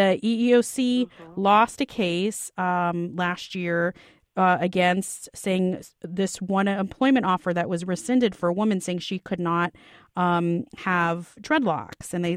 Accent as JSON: {"language": "English", "country": "India", "said": "you know, I'm Indian. People always comment on my Indian hair."}